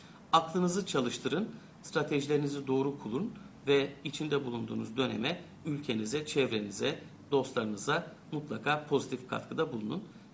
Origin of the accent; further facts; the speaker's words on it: Ankara, Turkey; born there; 1954 Ankara doğumluyum.